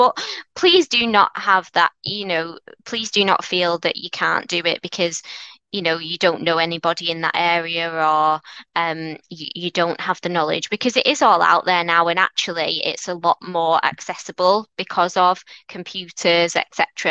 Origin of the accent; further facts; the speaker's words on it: Manchester, North West England, United Kingdom; accent: Mancunian; You can probably tell from my strong Mancunian accent. I'm from a single parent family in North Manchester.